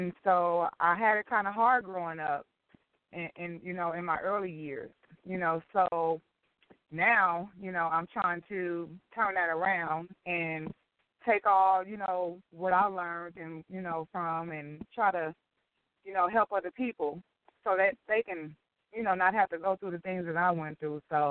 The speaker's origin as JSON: {"language": "English", "town": "Compton", "region": "California", "country": "United States", "tie": "born or raised there", "said": "Well, as you stated, I grew up in Compton also."}